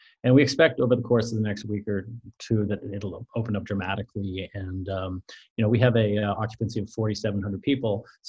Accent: Montreal, Quebec, Canada; I'm originally from Montreal.

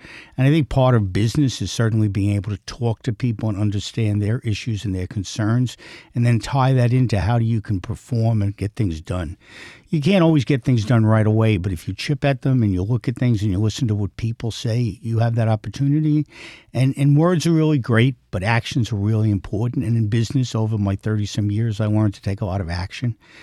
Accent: Queens, New York, United States; now in Nassau County, United States; And I'm from Nassau, originally from Queens.

